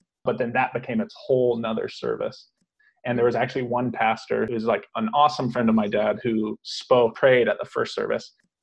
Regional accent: Jamaica; moved away as an adult; I was born in Jamaica and lived there until college. I definitely identified more with being Jamaican.

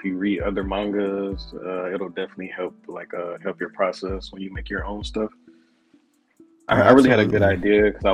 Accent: Michigan, United States; Well, I'm from Michigan, and I've always been into anime and always been into manga.

